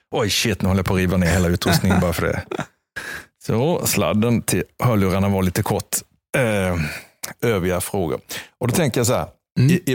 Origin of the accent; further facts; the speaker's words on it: Karlskrona, Blekinge, Sweden; jag kommer från Karlskrona som är en liten stad.